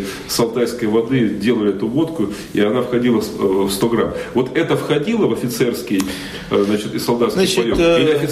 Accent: Altai Krai, Russia; Вот, я просто хочу рассказать, что вот я сам с Алтая

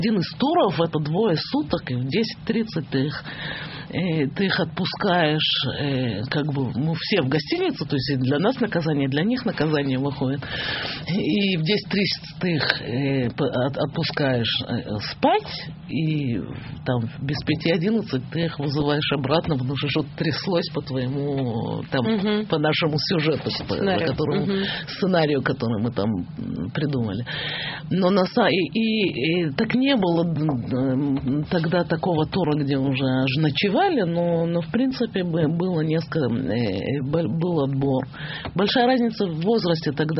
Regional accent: Israel; Ну, так, я из Израиля

